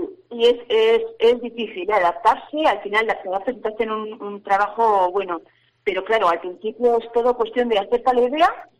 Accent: Vitoria, Basque Country, Spain; nosotros desde aquí, como somos de Vitoria de toda la vida

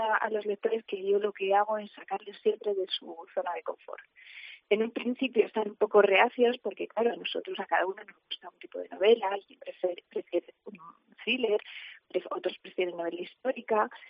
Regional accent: Navalacruz, Castile and León, Spain; se ha añadido Fontiveros, Sotalvo, Solo Sancho, Navalacruz, que es mi pueblo, Cepeda de la Mora

